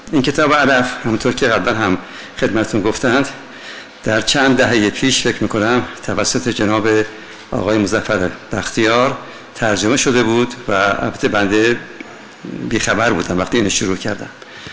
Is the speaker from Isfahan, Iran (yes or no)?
no; Khuzestan, Iran; بین بختیاری ها بزرگ شدم و البته از طفولیت در خوزستان بودم